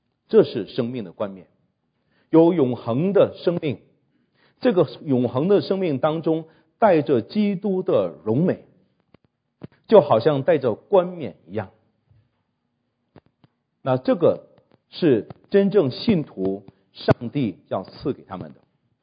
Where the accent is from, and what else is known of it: China